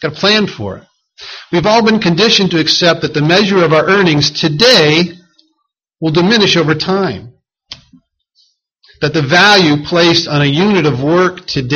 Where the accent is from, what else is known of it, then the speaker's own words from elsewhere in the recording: United States; So, because I'm an American.